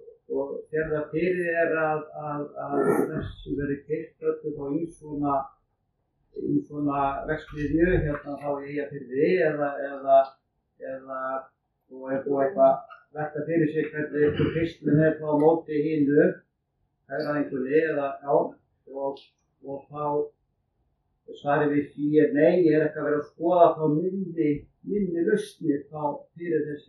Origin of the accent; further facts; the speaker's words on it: Þórshöfn, Northeastern Region, Iceland; Ég kem frá Þórshöfn